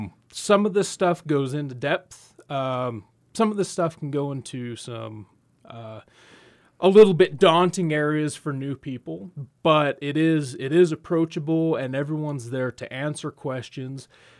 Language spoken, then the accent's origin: English; Monroe, Utah, United States; So I grew up in Monroe, which is down by Richfield, so Utah native.